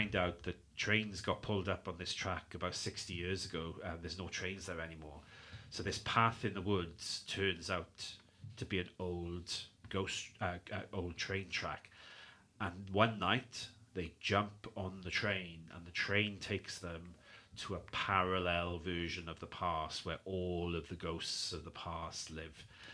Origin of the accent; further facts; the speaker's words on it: Gorseinon, Wales, United Kingdom; Well, I'm from Swansea, a place called Gosynan.